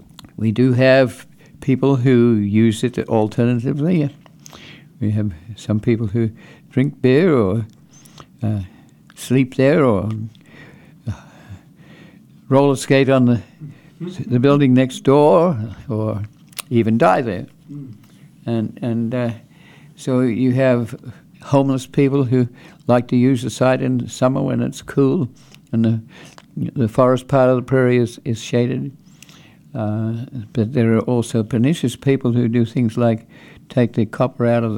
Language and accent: English; Australia; I came from Australia and I could not find the ecosystem